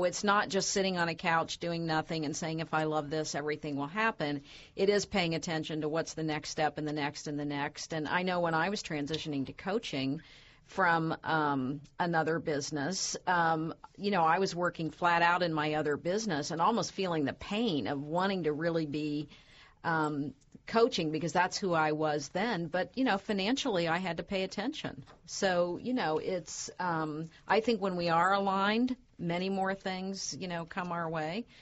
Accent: Ohio, United States; As you know, I was born in the Scioto River Valley and grew up there.

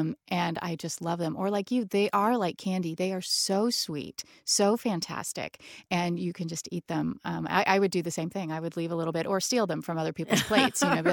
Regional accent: Dayton, Ohio, United States; Now, when I grew up, and I grew up in Dayton, my family put salt on their watermelon.

